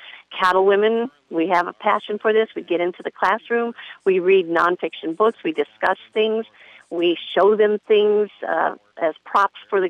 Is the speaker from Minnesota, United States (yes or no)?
yes; Golden Valley, Minnesota, United States; I grew up in Golden Valley as a city girl and went to my grandmother's every summer and enjoyed being on a farm there.